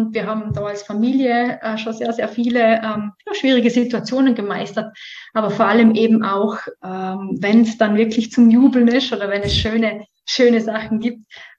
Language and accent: German; Vorarlberg, Austria